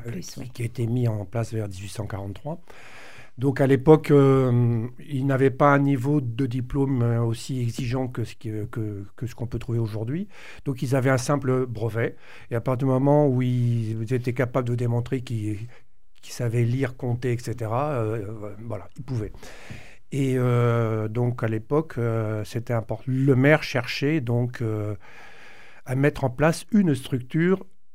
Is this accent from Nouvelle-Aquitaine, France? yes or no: no; Saint-Geniès, Occitanie, France; nous sommes de Saint-Geniès